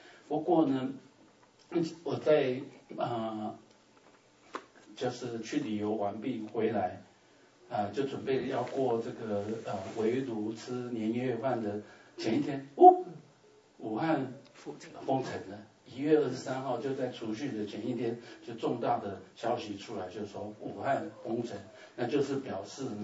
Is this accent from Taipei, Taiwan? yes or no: yes; Taipei, Taiwan; moved away; 那其实虽然我是在台湾长大，但是坦白讲，除了台北地区以外，除了台北我通通不认识